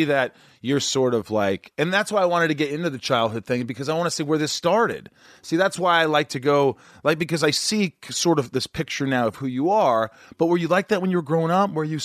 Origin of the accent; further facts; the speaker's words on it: New York, United States; Like, in you know, I'm a New Yorker